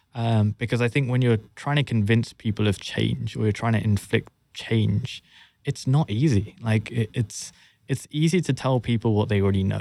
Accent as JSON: {"language": "English", "region": "London", "country": "United Kingdom", "tie": "born or raised there", "said": "I, born and raised in London, as you can tell from the accent."}